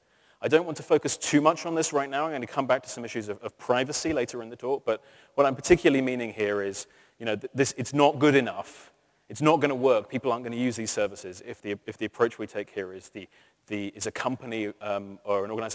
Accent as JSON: {"language": "English", "town": "Norwich", "region": "East of England", "country": "United Kingdom", "tie": "born or raised there", "said": "that's my hometown of Norwich up there"}